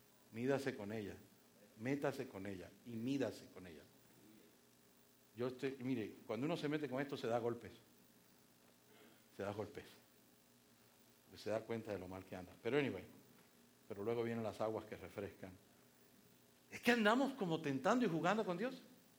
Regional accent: Puerto Rico; cuando yo crecí en Puerto Rico había serpientes.

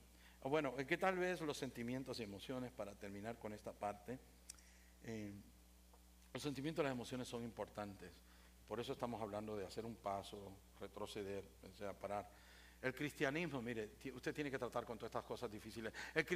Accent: Puerto Rico; Usted se puede burlar de mi hablado, porque soy puertorriqueño.

